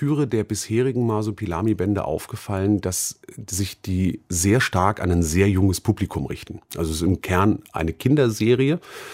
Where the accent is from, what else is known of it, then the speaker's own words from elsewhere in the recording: Berlin, Germany; wir Berliner